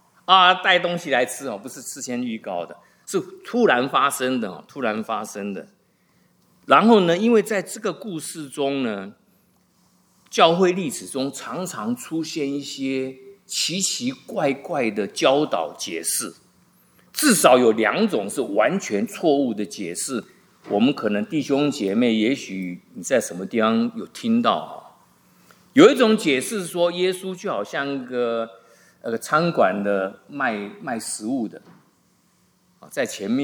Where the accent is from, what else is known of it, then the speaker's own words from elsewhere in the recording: China; 就像我们中国人的饭是主食，或者北方人的面条